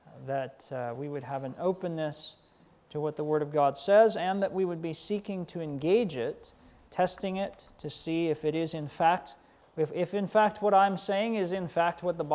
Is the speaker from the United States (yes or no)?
yes; United States; I'd spent a lot of time in the church, and I grew up in the States.